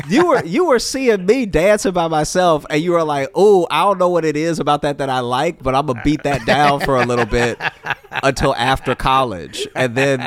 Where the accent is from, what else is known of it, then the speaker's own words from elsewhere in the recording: the South, United States; some of it was just growing up in the South where I was.